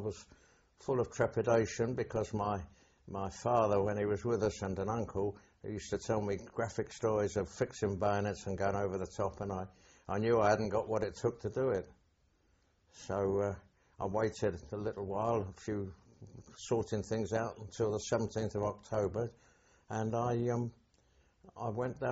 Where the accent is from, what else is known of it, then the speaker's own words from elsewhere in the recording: London, United Kingdom; I was born in London, in Kensington, North Kensington, in March 1918.